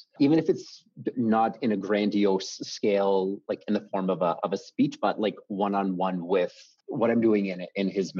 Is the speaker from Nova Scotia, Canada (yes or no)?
yes; Nova Scotia, Canada; It's a university in my hometown, yes, which is where I went.